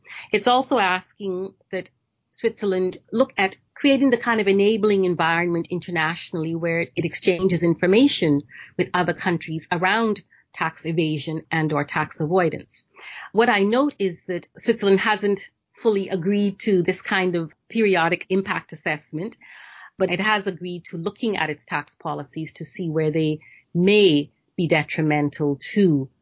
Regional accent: Bahamas; I'm from the Bahamas, which is designated to be an international financial centre.

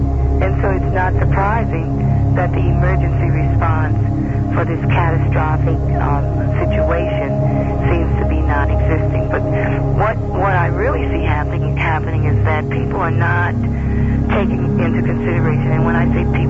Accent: New Orleans, Louisiana, United States; As a person who was born and raised in New Orleans and loves the city very much

